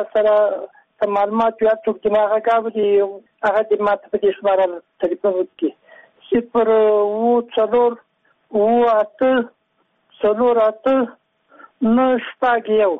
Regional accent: Kandahar, Afghanistan; له کندهار څخه

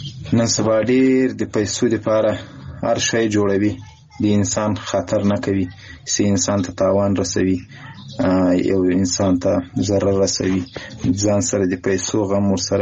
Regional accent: Ghazni, Afghanistan; د غزنی ولایت اوسیدونکی یم.

